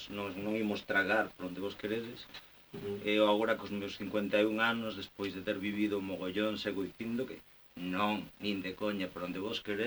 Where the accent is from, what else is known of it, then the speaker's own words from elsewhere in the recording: Vilagarcía de Arousa, Galicia, Spain; Eu son de Vila García